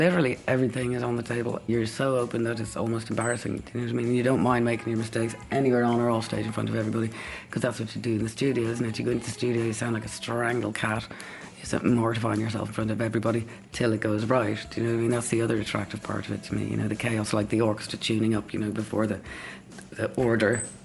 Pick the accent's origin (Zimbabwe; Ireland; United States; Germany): Ireland; It was uncool to be Irish. You wouldn't dream of singing your Irish accent.